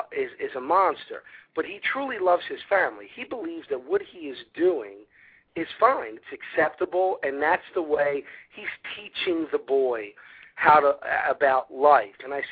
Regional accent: Philadelphia, Pennsylvania, United States; Joey, on the other hand, is kind of a combination of me and other people that I knew growing up in South Philly. You know, it was a very rough neighborhood where I grew up, very, very rough.

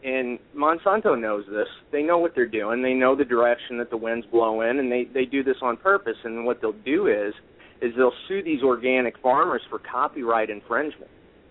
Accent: St. Louis, Missouri, United States; I mean, a lot of people know that I'm from St. Louis.

